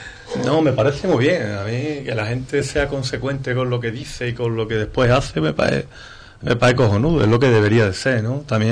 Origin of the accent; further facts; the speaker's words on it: Ubrique, Andalusia, Spain; Yo soy de Ubrique, soy de Cádiz, soy andaluz.